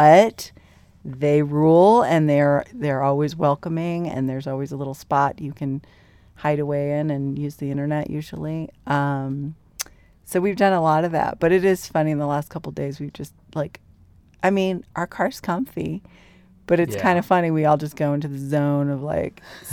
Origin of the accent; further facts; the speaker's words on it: Boulder, Colorado, United States; Boulder's my hometown, so we've been going back there for ever since we've been together for almost 20 years, and of course I've been going back even longer than that.